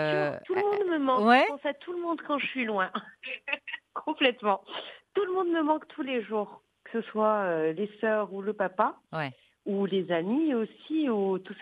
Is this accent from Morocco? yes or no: yes; Morocco; On est dans une société marocaine, je le dis bien, et je suis marocaine.